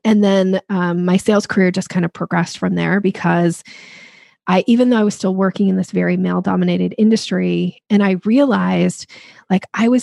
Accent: Boise, Idaho, United States; moved away as an adult; now in Seattle, United States; And then when I grew up in Boise, Idaho, and I moved in my early 20s, I think it was 20, I moved to the Seattle area and I got this job

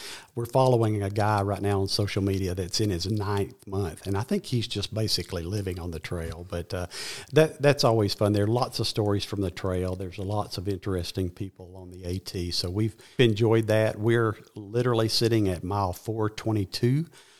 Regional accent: Cartersville, Georgia, United States; I grew up nearby in Cartersville, just to the west of us, and came to Reinhardt to school and never left.

